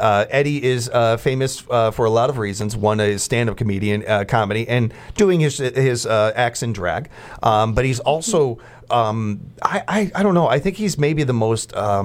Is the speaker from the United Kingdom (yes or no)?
yes; England, United Kingdom; I'm from England, where the history comes from.